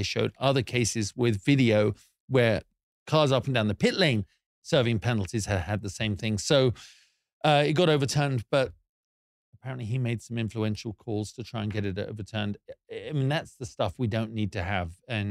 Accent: United Kingdom; as a Brit

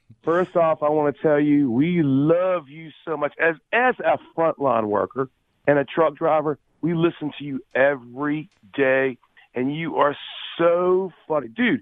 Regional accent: Richmond, United States; Look, Rick, I'm from Richmond, and you're not Jeff.

